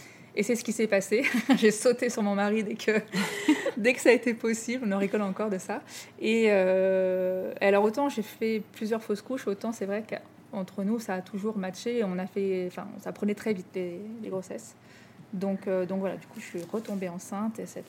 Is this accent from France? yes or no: yes; Rouen, Normandy, France; now in Paris, France; parce que j'ai grandi à Rouen, en Normandie, j'avais du mal à me projeter à Paris toute ma vie.